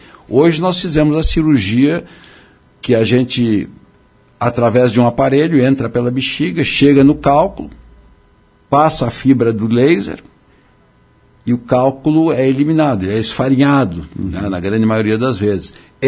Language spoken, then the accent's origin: Portuguese; Farroupilha, Rio Grande do Sul, Brazil; now in Garibaldi, Brazil; não sou nascido em Garibaldi, sou farroupilhense, mas Garibaldi é minha cidade do coração, né? Minha esposa, fiz minha vida aqui.